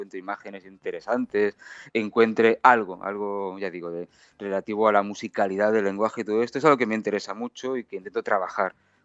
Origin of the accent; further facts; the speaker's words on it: Badalona, Catalonia, Spain; Es una ciudad grande que está pegada justo a Barcelona. Es como ser de Barcelona, prácticamente.